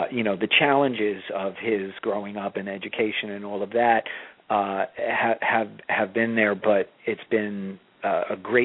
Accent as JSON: {"language": "English", "town": "Long Island", "region": "New York", "country": "United States", "tie": "born or raised there", "said": "I grew up on Long Island."}